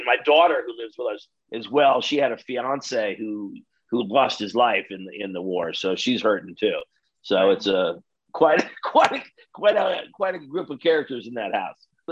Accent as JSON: {"language": "English", "region": "Midwest", "country": "United States", "tie": "born or raised there", "said": "I'm really glad that I grew up in the Midwest first of all, I'm glad that I grew up in the Midwest"}